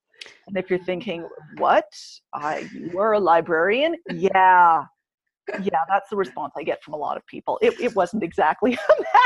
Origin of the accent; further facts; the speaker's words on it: Canada; And I've got clients in Canada, my home country, as well as the US and in Europe.